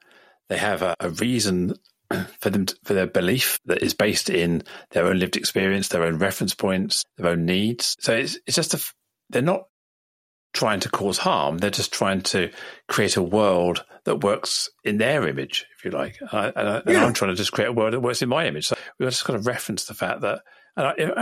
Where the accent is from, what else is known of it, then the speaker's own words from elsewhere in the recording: United Kingdom; As a Brit, most Brits I know can't understand why anyone would vote in the way they did.